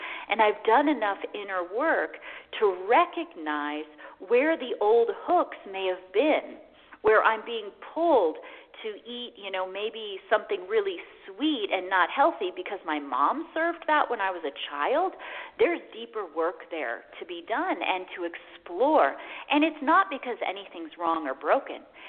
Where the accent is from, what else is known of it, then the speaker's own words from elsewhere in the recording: Midwest, United States; For example, I was raised in the Midwest. They put mayonnaise on everything, and we had a lot of bread and a lot of junk food in my house.